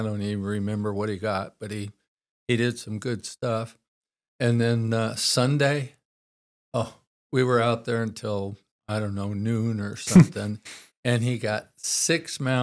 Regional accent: Sacramento, California, United States; also born or lived in San Luis Obispo; So I'm a third generation Californian. There aren't many of us around, I don't think. I was born in San Luis Obispo and lived there until I was four. And in 1956, we moved up here to Sacramento. And I grew up in North Sacramento

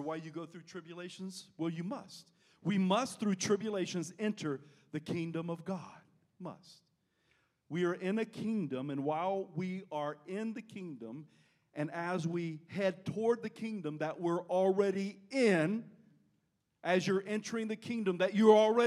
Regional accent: South Carolina, United States; I'm from South Carolina. The tree in South Carolina, our state tree is the palmetto tree, but it looks like a palm tree.

